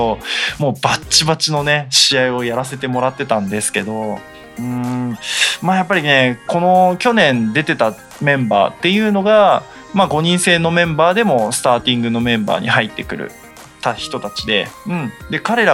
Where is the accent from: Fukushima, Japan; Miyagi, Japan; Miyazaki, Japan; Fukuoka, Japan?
Miyagi, Japan; Sendai; 宮城のね、まあ、地元仙台のチームなんですけど、仙台エアジョーカーのチーム、ここはまあやっぱり地元ということもあるんで